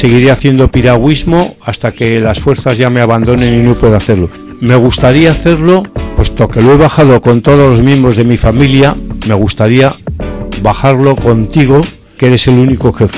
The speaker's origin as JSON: {"language": "Spanish", "country": "Equatorial Guinea", "tie": "born there", "said": "como soy nacido en Guinea Ecuatorial"}